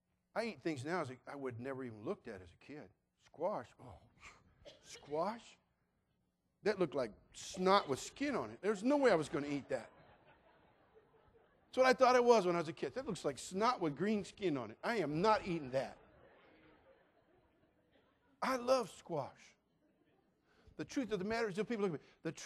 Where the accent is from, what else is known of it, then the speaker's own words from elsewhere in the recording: California, United States; I'm native Californian, born and raised in California. I was born fast, I live fast, I talk fast, I do everything fast.